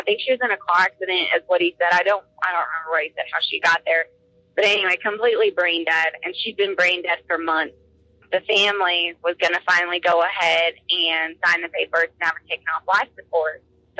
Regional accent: Texas, United States; I'm from Texas Panhandle. I'm a Texas gal.

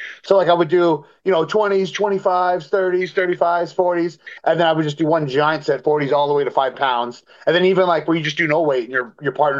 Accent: Yuba City, California, United States; Yuba City.

